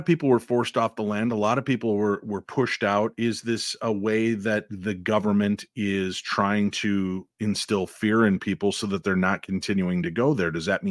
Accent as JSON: {"language": "English", "region": "Illinois", "country": "United States", "tie": "born or raised there", "said": "Because I grew up in Illinois, and I remember very clearly, I used to hang out at Stratford Square Mall in Bloomingdale, Illinois."}